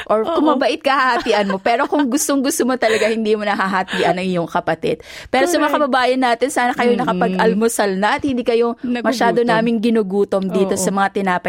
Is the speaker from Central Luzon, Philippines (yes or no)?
yes; Central Luzon, Philippines; moved away as an adult; now in Manila, Philippines; sa probinsya namin sa Tarlac, so sa Tarlac ako lumaki talaga, no? Maynila na lang ako nung koleyo na.